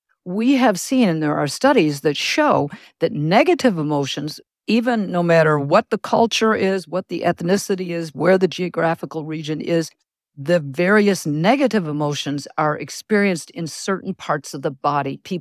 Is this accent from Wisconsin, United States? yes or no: yes; Wisconsin, United States; For me, I'm from Wisconsin.